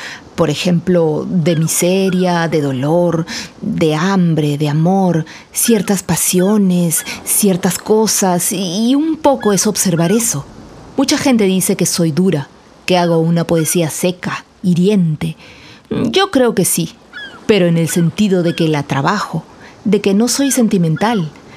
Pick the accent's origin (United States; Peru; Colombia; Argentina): Peru; Si los peruanos sintiéramos que todos somos peruanos, seríamos un país más digno.